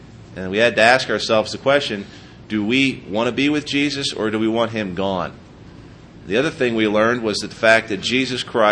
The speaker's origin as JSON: {"language": "English", "town": "Harrisburg", "region": "Pennsylvania", "country": "United States", "tie": "born or raised there", "said": "Mike Gendron is in my hometown this morning, Harrisburg, Pennsylvania."}